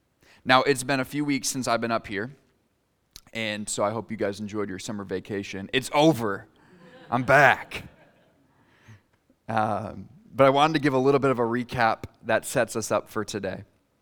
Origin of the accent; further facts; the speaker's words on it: United States; 40 sounds pretty nice, but I'm American, so I'll just pretend like that's Fahrenheit.